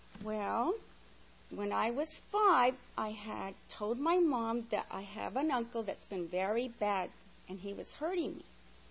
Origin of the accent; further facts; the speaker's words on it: Henderson, Nevada, United States; I was born and raised in Henderson, Nevada. I have still four older sisters and two older brothers. I had a wonderful family, and we were all raised Catholic.